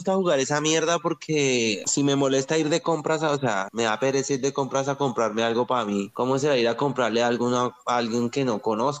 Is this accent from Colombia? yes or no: yes; Colombia; Ay, si somos colombianos